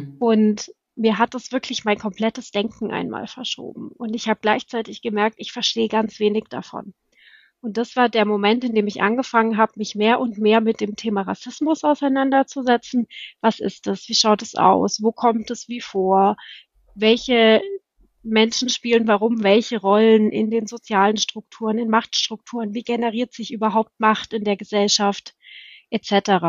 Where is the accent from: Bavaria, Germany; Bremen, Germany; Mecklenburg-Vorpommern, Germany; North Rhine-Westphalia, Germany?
Bavaria, Germany; Bayreuth; also born or lived in Tübingen / United States; now in Nuremberg, Germany; Aufgewachsen bin ich in Bayreuth, das ist nicht so weit von Nürnberg weg, und war dann eine ganze Weile im Schwabenländle in Tübingen in den USA, und dann hat es mich wieder nach Nürnberg verschlagen.